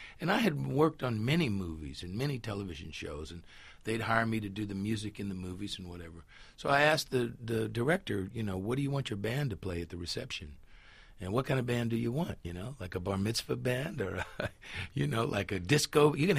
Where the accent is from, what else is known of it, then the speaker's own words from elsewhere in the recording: Houston, Texas, United States; I'm from Houston, Texas, and we used to go down and work in New Orleans with … you know.